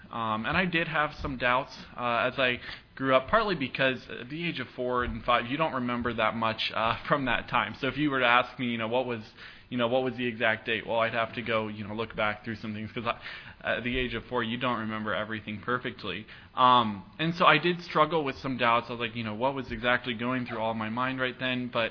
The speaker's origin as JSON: {"language": "English", "region": "North Carolina", "country": "United States", "tie": "born or raised there", "said": "I grew up in North Carolina. My dad was the director of a Christian camp."}